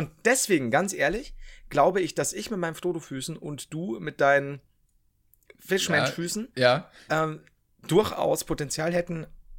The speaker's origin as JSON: {"language": "German", "region": "Bavaria", "country": "Germany", "said": "ich komme aus Bayern, ich kenn's ja nicht anders."}